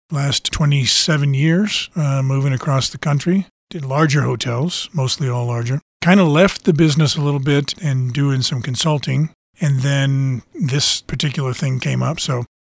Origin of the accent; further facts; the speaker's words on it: Ohio, United States; born there; moved away as an adult; Originally born in Ohio, but left many years ago and have been all across the country.